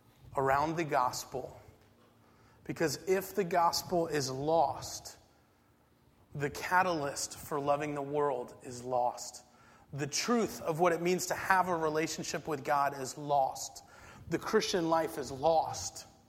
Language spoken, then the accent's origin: English; Boston, Massachusetts, United States; Growing up in Boston, I watched my brother get whitewashed as a kid once.